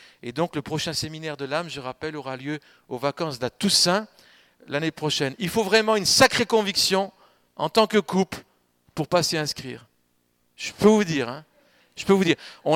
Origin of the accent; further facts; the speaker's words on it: France; on discute, on mange et on boit parce qu'on est français.